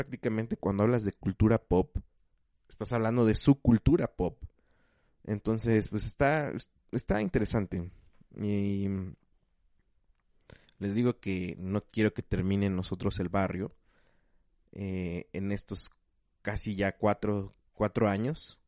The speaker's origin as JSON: {"language": "Spanish", "town": "Chalco", "region": "State of Mexico", "country": "Mexico", "tie": "born there", "said": "yo no termino de sentirme de Guadalajara. Lo curioso es que tampoco me siento ya de Chalco, o sea, no tengo un arraigo por mi ciudad natal, por así decirlo. Sé que tampoco soy de la Ciudad de México."}